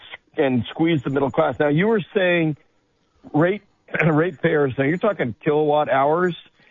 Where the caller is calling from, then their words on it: Watsonville, California, United States; I'm in Watsonville, Santa Cruz County.